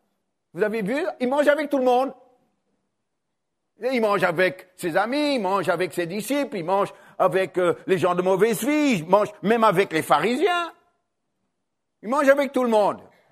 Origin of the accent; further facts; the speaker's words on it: Australia; je viens d'Australie